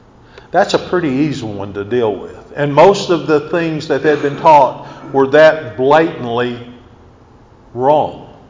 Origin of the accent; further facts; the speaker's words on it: Hilton, Oklahoma, United States; Lafayette, Louisiana is a very different culture than the culture I grew up in Hilton, Oklahoma.